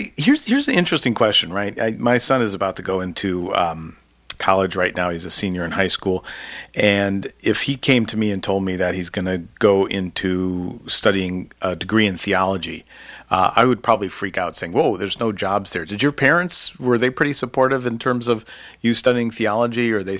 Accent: Wisconsin, United States; moved away; Yeah, I have to admit that growing up in Wisconsin, I couldn't wait the first opportunity to get out of there. So I had to go west.

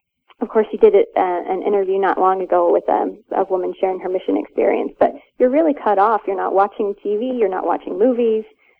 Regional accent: Texas, United States; I think I'm probably a Midwesterner by choice now. I grew up in Texas, in rural Texas

